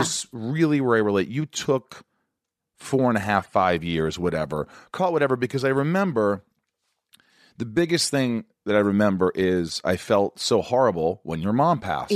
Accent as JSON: {"language": "English", "region": "Indiana", "country": "United States", "tie": "born or raised there", "said": "I grew up in Indiana. I mean, I had some dysfunction, but you know, I went to high school and I graduated barely and I went to college in Kentucky and I studied theater and then I moved to New York"}